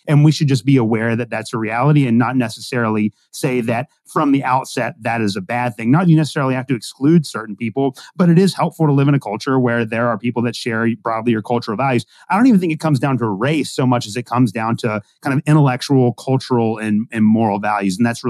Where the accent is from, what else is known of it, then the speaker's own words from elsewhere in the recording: Kentucky, United States; you know, growing up in Kentucky, I've always kind of had I'm a very traditional Christian in terms of social practice.